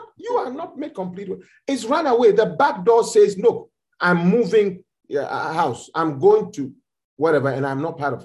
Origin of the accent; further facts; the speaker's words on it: Ghana; also born or lived in New York; now in Memphis, United States; when I came from Ghana, I carried the name Lighthouse UD QFC to New York and I flourished.